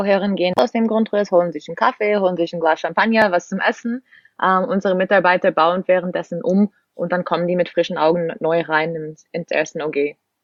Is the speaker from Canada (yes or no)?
yes; Canada; bin Kanadierin, 26 Jahre alt